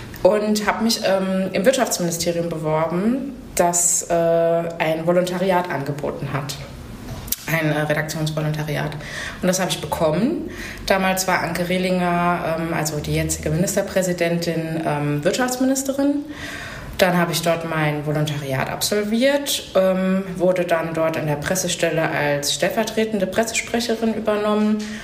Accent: Bärenbach, Rhineland-Palatinate, Germany; born there; now in Saarbrücken, Germany; Und ich komme gebürtig aus Bärenbach bei Kirn, das ist ein kleines Kaff in Rheinland-Pfalz, also im Feindgebiet sozusagen. Und ja, lebe aber schon seit 2005 in Saarbrücken und habe jetzt inzwischen den Dialekt auch vollumfänglich drauf.

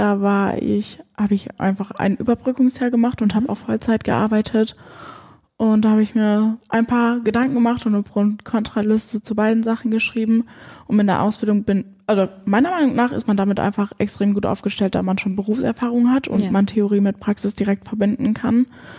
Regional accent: Belecke, North Rhine-Westphalia, Germany; Ja, ich komme aus Belecke. Also mit dem Auto sind das keine 10 Minuten.

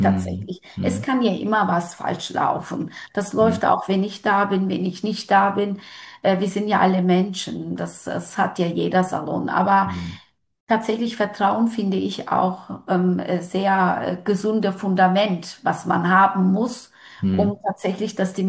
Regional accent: Turkey

